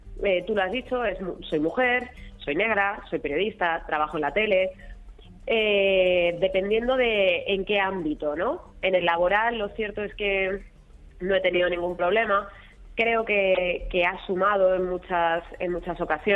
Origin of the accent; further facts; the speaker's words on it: Community of Madrid, Spain; accent: castizo; donde sí que es más común que me pregunten de dónde soy, pese a que tengo un acento bastante castizo